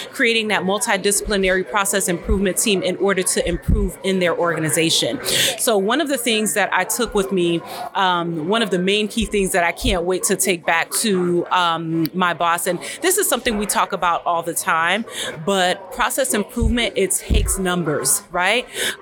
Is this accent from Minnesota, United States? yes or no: no; Florida, United States; I am the Pharmacy Operations Manager at Memorial Healthcare System. I am from South Florida